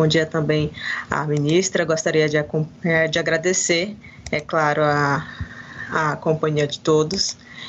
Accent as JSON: {"language": "Portuguese", "region": "Roraima", "country": "Brazil", "said": "Sou do estado de Roraima, que fica no extremo norte do Brasil."}